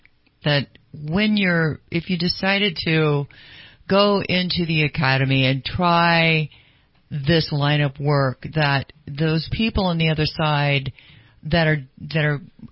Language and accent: English; Sacramento, California, United States; Anyway, that's great stuff because I grew up in Sacramento.